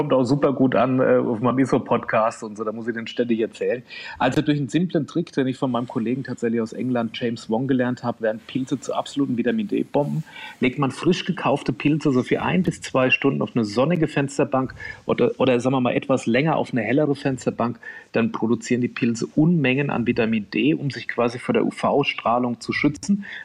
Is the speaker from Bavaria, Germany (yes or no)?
yes; Aschaffenburg, Bavaria, Germany; Fränkisch, das ist meine ursprüngliche Heimat, wo ich herkomme, Aschaffenburg-Unterfranken.